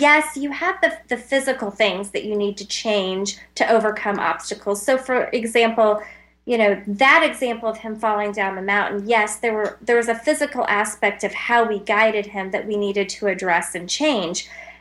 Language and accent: English; Arizona, United States; I'm from Arizona, and so we did most of all of our training in Arizona.